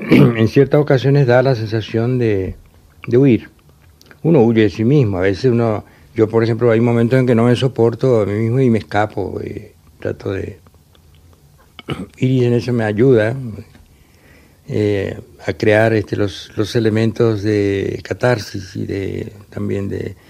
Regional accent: Paraguay; moved away; No, porque suponen que el haber estado mucho tiempo fuera ha desordenado todas mis condiciones de paraguayo.

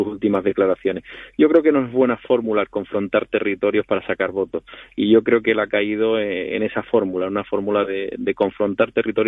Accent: Barcelona, Catalonia, Spain; born there; Mis propios padres emigraron a Barcelona, yo nací en Barcelona

